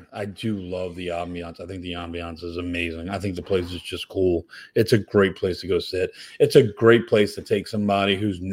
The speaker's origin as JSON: {"language": "English", "town": "New Orleans", "region": "Louisiana", "country": "United States", "said": "I come from New Orleans. I come from Cajun land, and we eat food with spice and flavor, and it's just not my thing."}